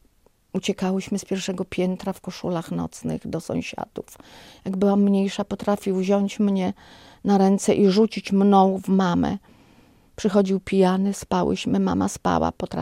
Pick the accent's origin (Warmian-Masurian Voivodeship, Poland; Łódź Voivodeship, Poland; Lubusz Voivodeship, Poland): Warmian-Masurian Voivodeship, Poland; bo ja nie jestem z Białegostoku. Jestem z małego miasteczka na Warmii i Mazurach.